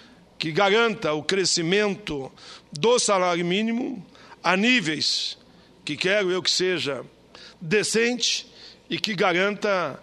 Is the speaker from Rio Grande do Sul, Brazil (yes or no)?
yes; Rio Grande do Sul, Brazil; que resultou lá no meu estado, na vitória do ex-ministro Tarso Genro para governador, quebrando um tabu. É a primeira vez que no estado do Rio Grande do Sul um governador ganha no primeiro turno.